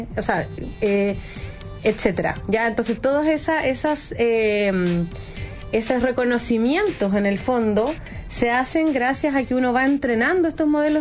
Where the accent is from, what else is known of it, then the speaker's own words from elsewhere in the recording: Valdivia, Los Ríos, Chile; Yo crecí en Valdivia, en el sur, donde tenemos mucha naturaleza, así que siempre estaba como ahí yendo a la playa